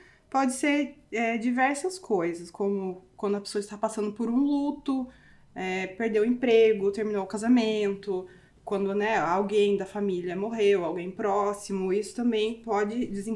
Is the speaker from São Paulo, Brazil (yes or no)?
yes; Sorocaba, São Paulo, Brazil; Eu sou de São Paulo, de Sorocaba, eu tinha ido para Curitiba para estudar